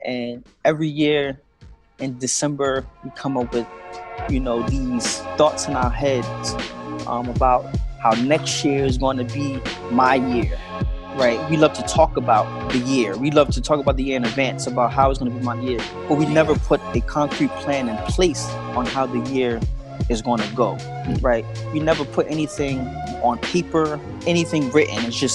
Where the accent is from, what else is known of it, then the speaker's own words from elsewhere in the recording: Harlem, New York, United States; moved away as an adult; now in Philadelphia, United States; Yeah, so I'm originally from Harlem, New York. I am in Philadelphia now, and I moved here to go to Temple University, where I studied accounting.